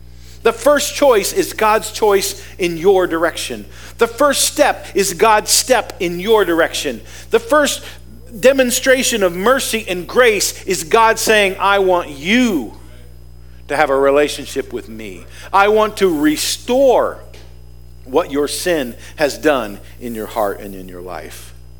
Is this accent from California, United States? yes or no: no; Indiana, Pennsylvania, United States; born there; I was born in Indiana, Pennsylvania, which is why I'm confused, because I never knew if I was born in the state of Pennsylvania or the state of Indiana.